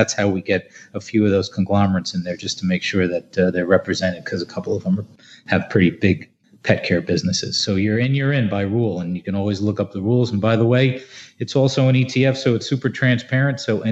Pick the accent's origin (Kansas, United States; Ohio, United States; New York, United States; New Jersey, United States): New Jersey, United States; happens to be headquartered in my home state of New Jersey